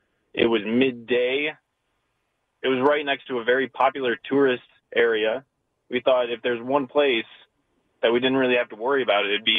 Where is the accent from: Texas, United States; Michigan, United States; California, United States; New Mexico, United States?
Michigan, United States; Detroit; So we're from the Detroit area